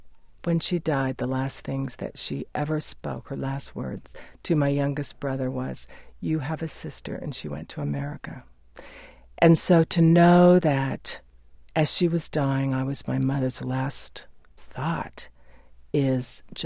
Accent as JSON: {"language": "English", "town": "Brownsville", "region": "Oregon", "country": "United States", "tie": "born or raised there", "said": "And I grew up in Brownsville, Oregon, and you just are not going to find a more rural place than that. So I was the only, I wasn't the only Korean child."}